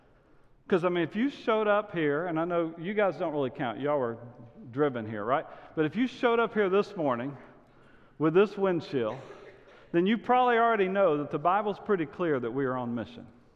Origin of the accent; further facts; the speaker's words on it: Angleton, Texas, United States; now in Rockwall, United States; I'm born and raised in Texas. I live in Rockwall, but I grew up down close to where Mike was. I'm in a town called Angleton, home of the Wildcats, purple and white, fight, fight, fight. That's where I grew up.